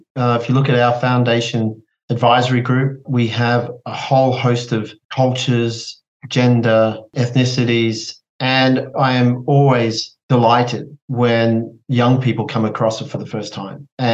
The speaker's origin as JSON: {"language": "English", "region": "Queensland", "country": "Australia", "tie": "born or raised there", "said": "When I was younger, there was less opportunity growing up in West Queensland, but I had lots of structure around me."}